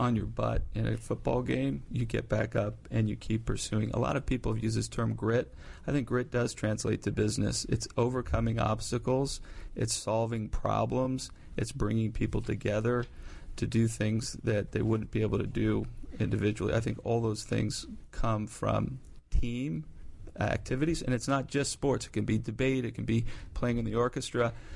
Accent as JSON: {"language": "English", "region": "Iowa", "country": "United States", "tie": "born or raised there", "said": "The great thing about growing up in Iowa for my brother and I is we played everything."}